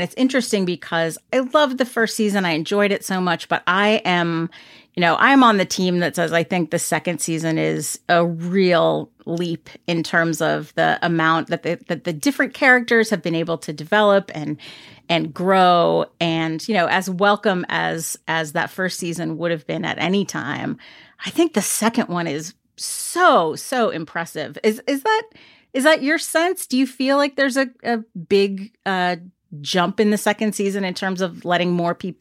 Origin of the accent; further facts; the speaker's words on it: United States; am I pronouncing your name correctly as a British person would? Americans, we hit the like Waddingham, I'm assuming.